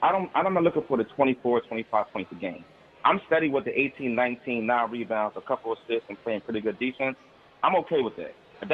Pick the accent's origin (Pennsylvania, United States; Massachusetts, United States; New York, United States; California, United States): Pennsylvania, United States; Philadelphia; All right, I'm from Philly, man.